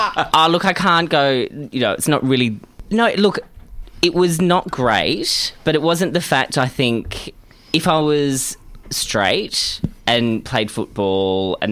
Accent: Geelong, Victoria, Australia; moved away; I do not like to admit that I grew up in Geelong, but I did.

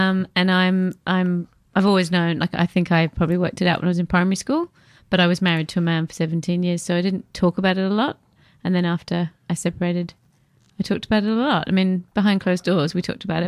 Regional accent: England, United Kingdom; So I'm English. I've lived here for 18 years. So I think I'm quite assimilated.

